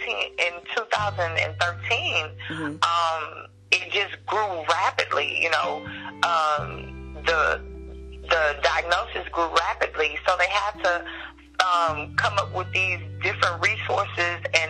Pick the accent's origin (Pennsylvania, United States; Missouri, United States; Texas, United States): Texas, United States; Houston; Born and raised. I never left.